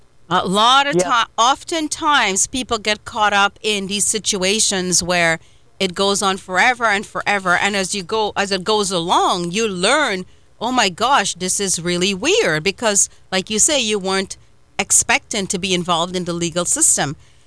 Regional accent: India; I was from Indian, so they kind of took us in.

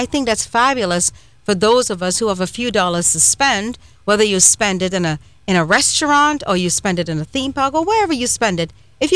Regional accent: Trinidad & Tobago; Yeah, I'm from Trinidad, but you know, they imported a lot of the television shows from the United States

